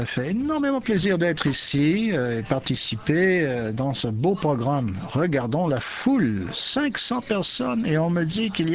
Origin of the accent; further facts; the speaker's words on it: South Africa; French is a second language; Je baradouille un petit peu là parce que je suis de l'Afrique du Sud et je veux que vous vous accaparez et accompagnez et adoptez à mon accent.